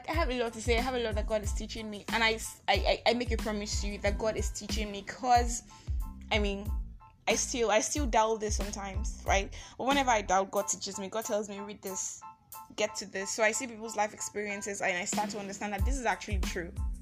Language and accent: English; Nigeria; I am that Nigerian Christian workaholic.